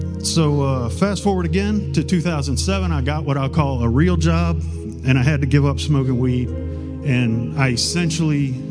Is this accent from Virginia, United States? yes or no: yes; Virginia, United States; Now, I was raised in Virginia, and I was raised in the church.